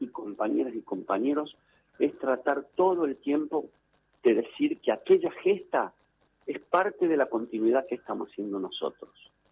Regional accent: Córdoba, Argentina; Yo soy originario de Córdoba

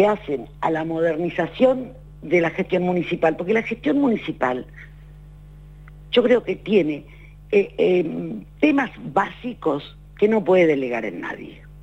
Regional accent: San Martín de los Andes, Neuquén, Argentina; born there; Déjame decirte algo. Yo soy nacida en San Martín de los Andes.

